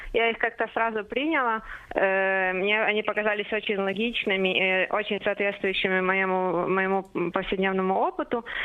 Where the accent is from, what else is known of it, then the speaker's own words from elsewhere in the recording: Uzhhorod, Zakarpattia Oblast, Ukraine; now in Kyiv, Ukraine; Я хоть родом из Ужгорода, но на самом деле я живу в Киеве